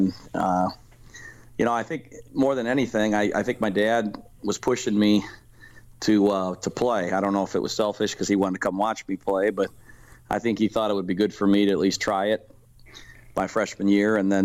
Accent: Strongsville, Ohio, United States; You know, back at that time, Strongsville was, I had a lot of great basketball. And, you know, growing up, watching, coming to the games

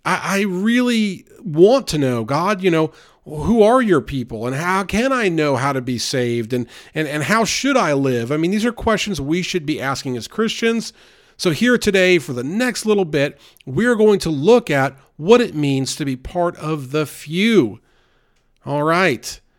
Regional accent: Northeast, United States; Growing up in the Northeast, I had a foul mouth.

